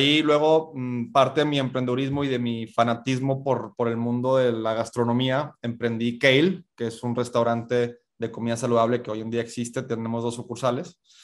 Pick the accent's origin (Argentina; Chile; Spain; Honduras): Spain; accent: Mexican; now in Mexico; A pesar de mi acento mexicano, lo puedo cambiar si quieres. Yo soy originalmente español. Llevo 26 años en México, más o menos.